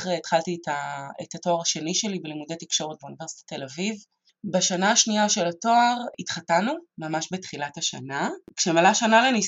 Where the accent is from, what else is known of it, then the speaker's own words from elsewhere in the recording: Arad, Southern District, Israel; אני נולדתי וגדלתי בערד, הייתי ילדה, נערה ובחורה מאוד מאוד רגישה.